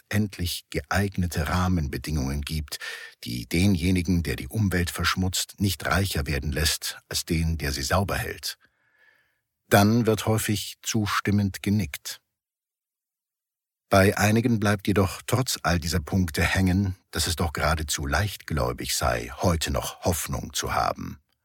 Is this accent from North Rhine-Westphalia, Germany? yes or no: yes; Bonn, North Rhine-Westphalia, Germany; born there; Das passt doch nicht zum Rheinländer, schließlich bin ich gebürtiger Bonner.